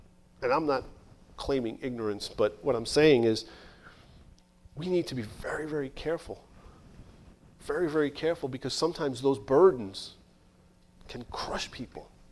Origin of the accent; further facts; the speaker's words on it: New York City, New York, United States; I grew up in New York City.